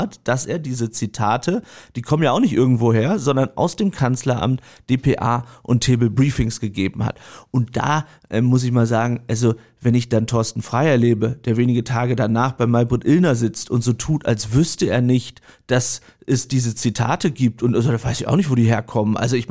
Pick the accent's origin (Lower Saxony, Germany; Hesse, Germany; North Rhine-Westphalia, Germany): Lower Saxony, Germany; born there; ich komme aus Ostfriesland, gebürtig